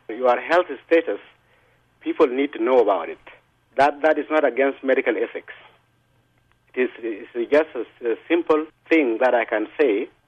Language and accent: English; Aweil, Northern Bahr el Ghazal, South Sudan; You know, I'm from Awil, but I practice in Juba